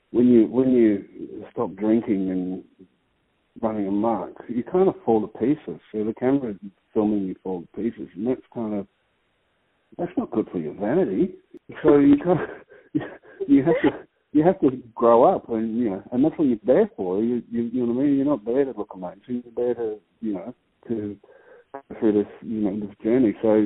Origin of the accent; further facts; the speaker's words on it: Alice Springs, Northern Territory, Australia; I'm from Alice Springs, so I'm a freshwater person. I'm not from the salt water